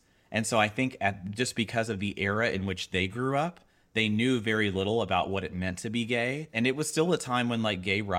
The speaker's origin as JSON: {"language": "English", "region": "the South", "country": "United States", "tie": "born or raised there", "said": "So I grew up in the South."}